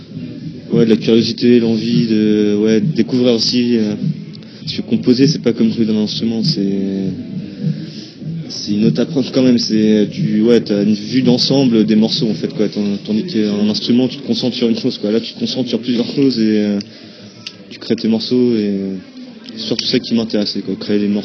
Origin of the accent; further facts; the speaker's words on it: Rouen, Normandy, France; De Rouen, en fait. Voilà. Donc en Normandie